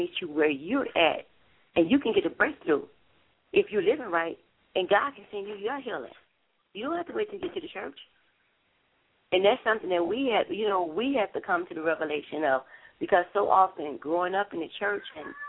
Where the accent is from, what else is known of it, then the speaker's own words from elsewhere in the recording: Chicago, Illinois, United States; Raised up on the west side of Chicago, K-Town area.